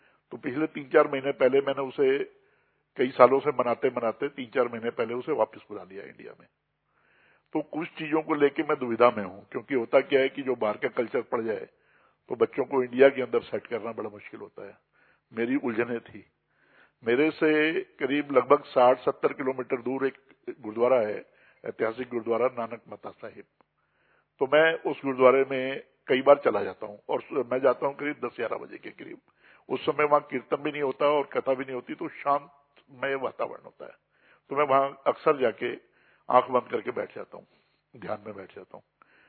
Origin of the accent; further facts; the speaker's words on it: Rudrapur, Uttarakhand, India; मैं रुद्रपुर उत्तराखंड से आया हूँ।